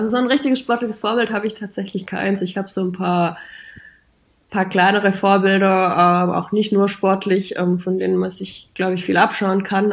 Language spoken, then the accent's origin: German; Baiersbronn, Baden-Württemberg, Germany; Daher habe ich mich dann doch entschieden, meine Heimat in Baiersbronn zu verlassen. Aber nichtsdestotrotz bin ich trotzdem noch Baiersbronnerin und komme sehr, sehr gerne immer wieder heim.